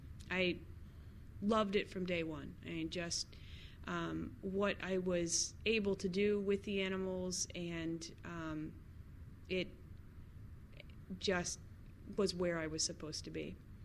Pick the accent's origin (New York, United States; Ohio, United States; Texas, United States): Ohio, United States; I'm from Southern Ohio.